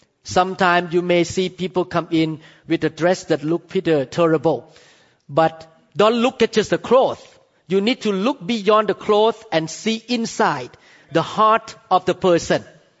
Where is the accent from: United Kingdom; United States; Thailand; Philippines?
Thailand; I came from Thailand. I saw all kind of spiritual things in Thailand.